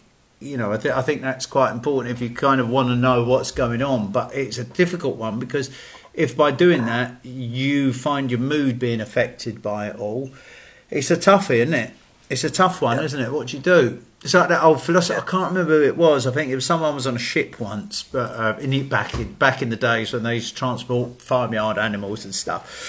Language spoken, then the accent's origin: English; England, United Kingdom; There is a discouragement to be proud in who you are as a nation, you know, especially as white English people.